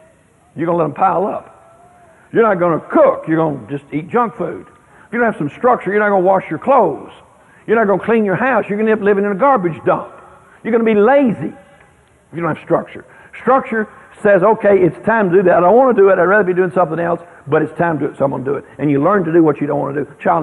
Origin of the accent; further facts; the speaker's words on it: Midwest, United States; I'm from the Midwest. My heritage is from Sweden, and we eat cheese.